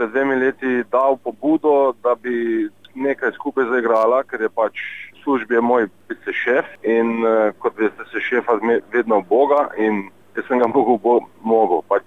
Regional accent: Cerknica, Littoral–Inner Carniola, Slovenia; In sem prišel na idejo, da bi tu pol Cirknice naredili, ker sem pač iz Cirknice.

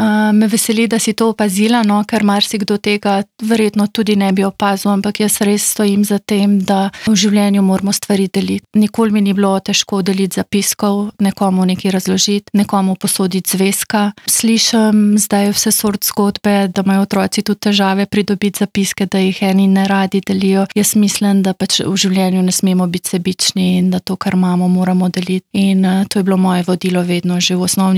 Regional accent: Littoral–Inner Carniola, Slovenia; Predvsem na podeželju, prihajam iz Vidovskih hribov

